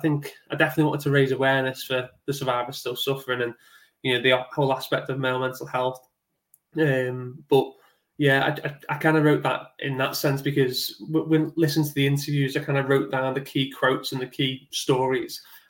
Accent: Southport, North West England, United Kingdom; Yeah, I'm from Southport, my whole family like from Liverpool.

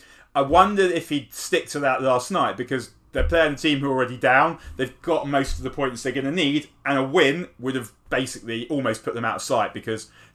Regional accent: London, United Kingdom; I grew up in North London

